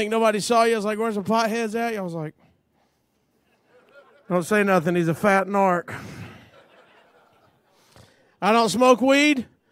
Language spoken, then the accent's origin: English; Alabama, United States; I'm from Alabama, so let me put it to you this way.